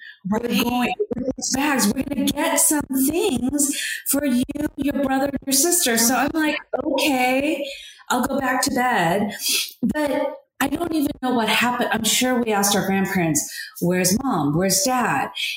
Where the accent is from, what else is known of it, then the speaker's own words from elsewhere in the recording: Claremont, California, United States; I grew up in Claremont, went to Claremont High, went to college in the Bay Area, and found my way through New York.